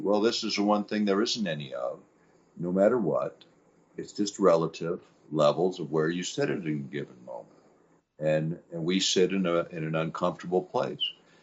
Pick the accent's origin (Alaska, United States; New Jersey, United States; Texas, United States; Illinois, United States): Alaska, United States; You know, in my part of the world, I grew up here in Alaska, okay?